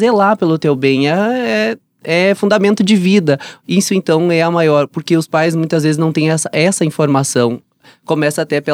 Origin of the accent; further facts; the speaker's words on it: Soledade, Rio Grande do Sul, Brazil; moved away; Eu sou natural de Soledade. É uma cidade também onde eu sou super bem aceita na minha cidade, né, em função que é uma cidade mais tradicionalista, onde as pessoas ainda usam uma faca na bota